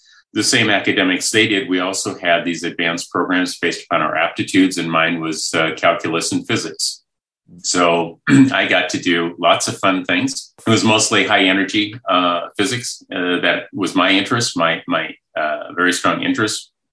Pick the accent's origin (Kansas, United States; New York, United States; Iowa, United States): Iowa, United States; During the time that I was growing up in Iowa, which was during the 60s, 1960s